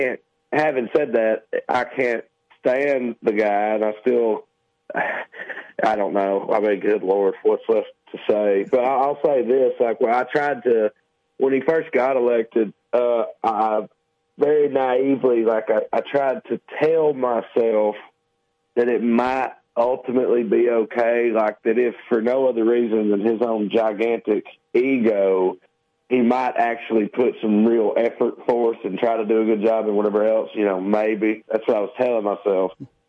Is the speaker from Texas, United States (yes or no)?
no; Salina, Tennessee, United States; moved away; I can't really elaborate on this any, because I had long since moved away from my hometown. I don't know the story. I don't know how it went or anything like that. But … did come through Salina, Tennessee.